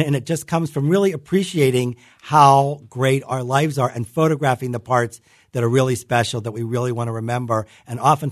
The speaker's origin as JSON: {"language": "English", "town": "Pittsburgh", "region": "Pennsylvania", "country": "United States", "tie": "born or raised there", "said": "Everyone I photograph, I'm looking for that happiness that I had growing up in Pittsburgh."}